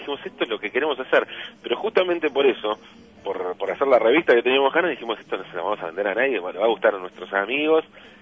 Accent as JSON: {"language": "Spanish", "country": "Argentina", "said": "Qué imperialista que somos los argentinos. Porteños, sobre todo, ¿no?"}